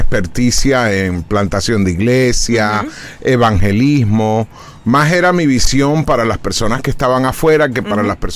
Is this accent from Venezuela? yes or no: yes; Venezuela; Llevamos a todos lugares donde vamos, llevamos nuestras empanadas, nuestras arepas, nuestra manera de hablar.